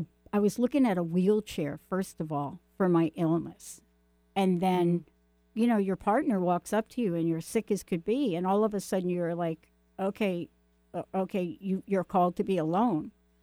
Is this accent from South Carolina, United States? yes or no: no; New York, United States; I'm not really dissing New York because I'm from New York.